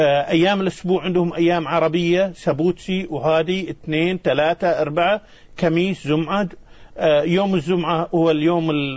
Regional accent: Kuwait; فجيت وقلت لهم أنا من الكويت، والكويت في أرض مكة، وأهلي في مكة.

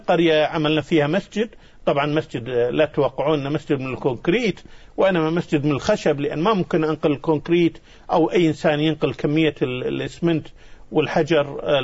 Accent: Kuwait; فجيت وقلت لهم أنا من الكويت، والكويت في أرض مكة، وأهلي في مكة.

